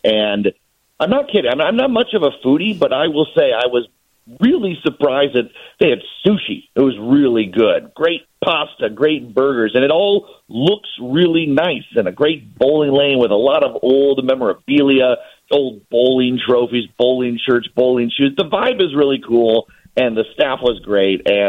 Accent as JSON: {"language": "English", "town": "Downers Grove", "region": "Illinois", "country": "United States", "tie": "born or raised there", "said": "I grew up in Downers Grove, so I've been in a Chicagoland area all my life."}